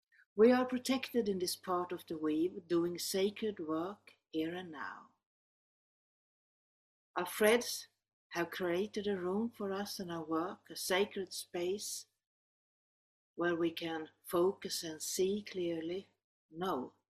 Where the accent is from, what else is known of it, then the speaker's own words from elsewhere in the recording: Sweden; English is a second language; I come from Sweden